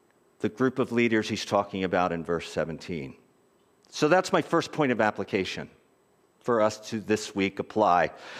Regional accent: Philadelphia, Pennsylvania, United States; Not because I'm from Philadelphia

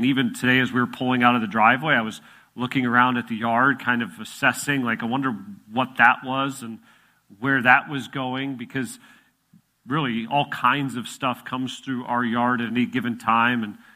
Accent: Midwest, United States; now in Philadelphia, United States; Reminded me of growing up in the Midwest and going to college in northern Wisconsin.

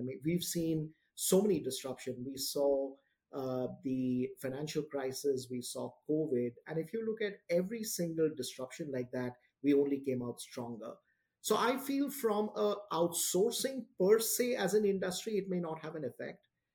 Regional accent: Mumbai, Maharashtra, India; I grew up in Mumbai, so I'm from India. That's the city I grew up in. I was born and bred in Mumbai.

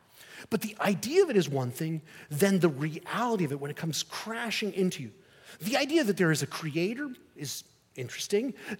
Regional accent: Spain; But I grew up in Spain, and Spain is not into wrestling.

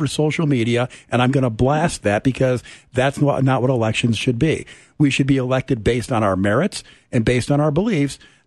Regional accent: New York, United States; now in Oklahoma, United States; So a lot of people know that I'm from New York originally.

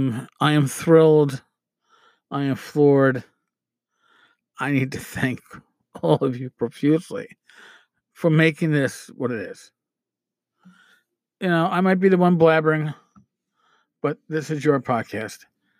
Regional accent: New York City, New York, United States; accent: New York; Remember, I'm a New Yorker. I don't speak the King's English.

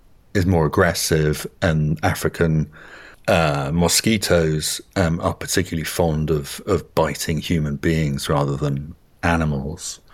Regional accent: United Kingdom; So obviously I'm British

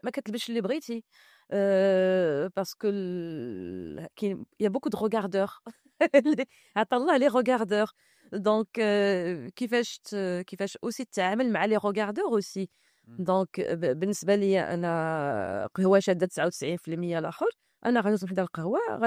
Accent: Morocco; كاينه هاد الهيرارشيزاسيون في عندنا في المغرب

